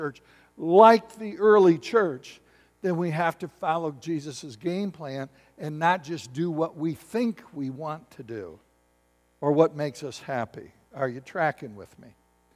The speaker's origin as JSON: {"language": "English", "town": "Battle Creek", "region": "Michigan", "country": "United States", "tie": "born or raised there", "said": "I was brought up in Battle Creek, Michigan, went to Springfield High School. It was an incredible experience that I had."}